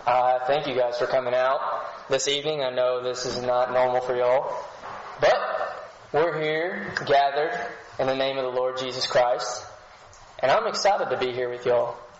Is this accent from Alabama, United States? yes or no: no; Kentucky, United States; I come from Western Kentucky.